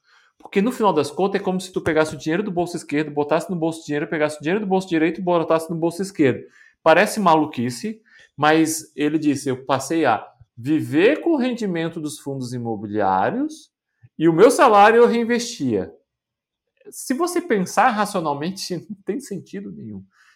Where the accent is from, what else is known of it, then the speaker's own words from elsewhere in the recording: Florianópolis, Santa Catarina, Brazil; Eu sou de Floripa, moro em Floripa, mas o pessoal daqui diz que eu não tenho sotaque daqui